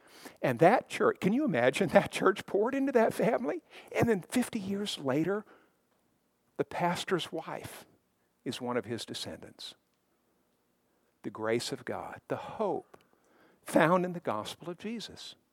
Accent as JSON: {"language": "English", "region": "Montana", "country": "United States", "tie": "born or raised there", "said": "She grew up in Bakersfield. I grew up in Montana. Neither of us had ever lived in Oklahoma."}